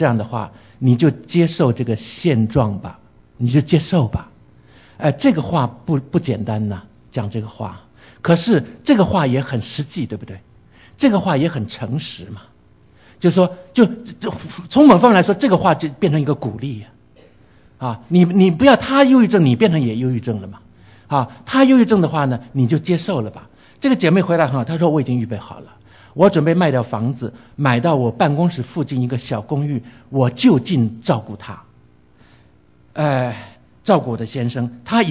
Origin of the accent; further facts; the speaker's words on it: China; 是西方人，不是我们中国人。